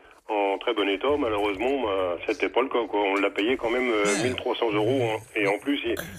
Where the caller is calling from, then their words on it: Chamonceau-Barbouze, Grand Est, France; Je suis de Chamonceau-Barbouze, à côté de Troyes, dans l'Aube.